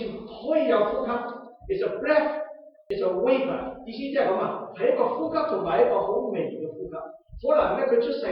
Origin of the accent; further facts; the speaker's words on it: Guangdong, China; 我們廣東人就說是一個雞手鴨腳的父親